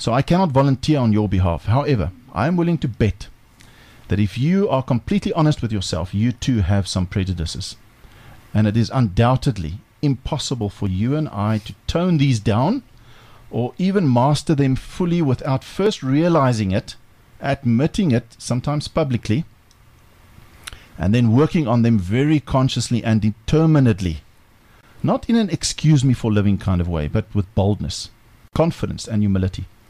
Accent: South Africa; I'm also a white South African male, and by the mere fact of being born and raised in South Africa, I have racism ingrained inside of me as well.

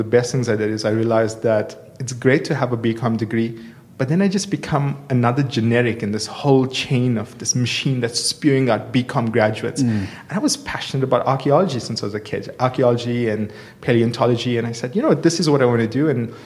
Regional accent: Durban, KwaZulu-Natal, South Africa; So I grew up in Durban in an area called Clare Estate.

